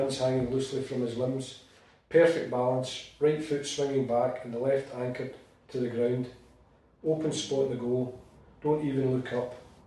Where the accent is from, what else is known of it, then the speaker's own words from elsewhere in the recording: Glasgow, Scotland, United Kingdom; Growing up in Glasgow, there were few boys who didn't want to be like Kenny, regardless of the colour of the shirt they wore.